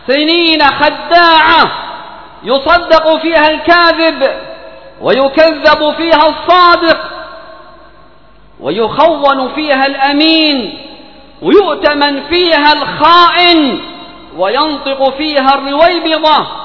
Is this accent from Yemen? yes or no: yes; Yemen; اللهم ادفع عن بلادنا اليمن الفتن